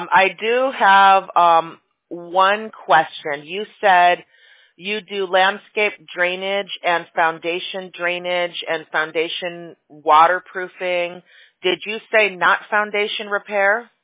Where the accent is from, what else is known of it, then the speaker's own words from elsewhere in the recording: Chicago, Illinois, United States; I grew up in Chicago, and I remember the way our house was built, it would bring all of the water into the basement every time there was a lot of rain.